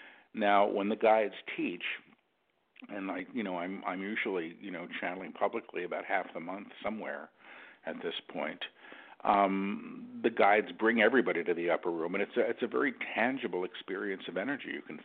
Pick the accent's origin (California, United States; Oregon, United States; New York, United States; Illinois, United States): New York, United States; I mean, I'm a New Yorker.